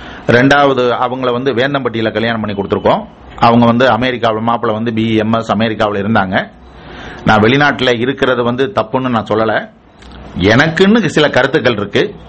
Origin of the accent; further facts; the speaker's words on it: Ulagampatti, Tamil Nadu, India; என்னுடைய சொந்த ஊர் வந்து உலகம்பட்டி.